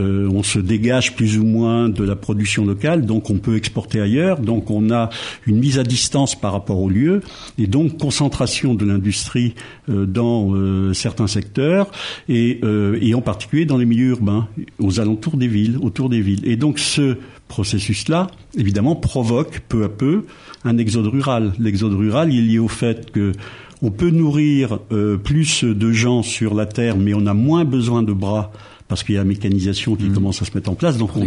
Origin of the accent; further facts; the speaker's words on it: West France, France; moi je suis originaire de l'Ouest